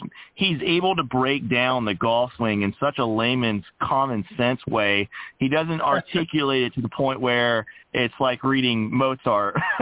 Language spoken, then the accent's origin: English; Macon, Georgia, United States; He was one of my neighbors growing up in Macon, Georgia.